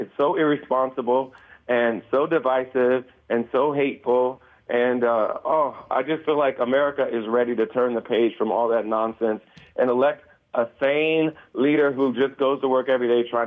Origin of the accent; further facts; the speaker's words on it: Springfield, Ohio, United States; now in Hollywood, United States; And I came from Springfield, Ohio. My dad was an auto worker.